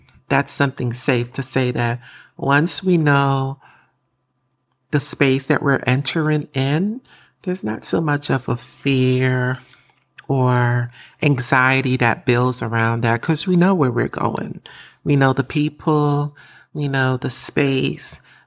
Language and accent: English; New York, United States; now in North Carolina, United States; So about a year and a half ago, I relocated from New York to North Carolina. And that was big for me because I've been in New York all my life, and it's a pretty massive change for me.